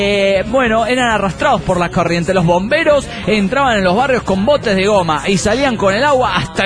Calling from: Pampas, Argentina; de la Pampa Argentina

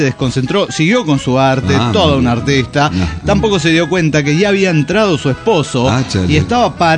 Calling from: Nezahualcóyotl, State of Mexico, Mexico; de Nezahualcóyotl, México.

